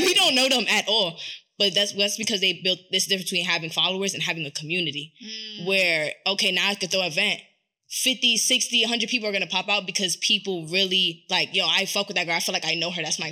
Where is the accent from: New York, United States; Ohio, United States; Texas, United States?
New York, United States; Bronx; I really grew up, like, in the streets, like, in real life. Like, I'm from the South Bronx. Like, I grew up really rough.